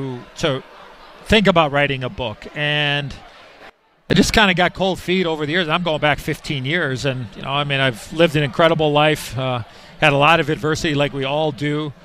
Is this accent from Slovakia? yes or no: no; Niles, Illinois, United States; Growing up in Niles, shooting pucks in my family's garage and basement. Then we moved to the South Side. We moved to Palos because my dad's grocery store business.